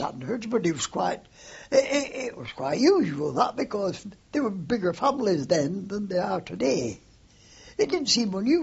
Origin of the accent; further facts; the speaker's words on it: Oldham, North West England, United Kingdom; born there; I was born in Hollingwood, Ober Oldham, Lancashire. 2nd of July, 1898.